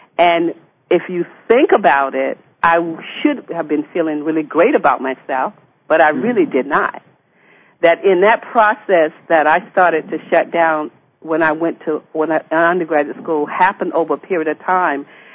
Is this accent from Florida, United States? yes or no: yes; Pompano Beach, Florida, United States; I'm African American, and I'm a migratory worker, and grew up in Pompano Beach, Florida.